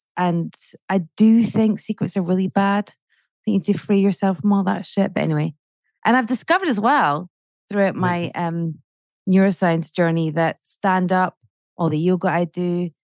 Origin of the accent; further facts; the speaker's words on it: Edinburgh, Scotland, United Kingdom; I grew up in Edinburgh. My first Edinburgh Festival was when I was 10. So 1983.